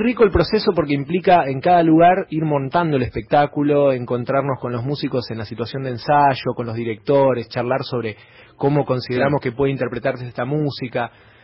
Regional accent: Capitán Bermúdez, Santa Fe, Argentina; somos cuatro músicos de la zona de Rosario, Rosario y su conurbano, Capitán Bermúdez, la ciudad.

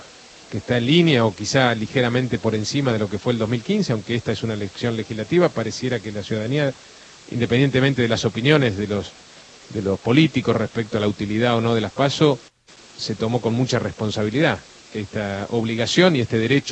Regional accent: Entre Ríos, Argentina; yo fui a votar esta mañana a mi pueblo en Entre Ríos

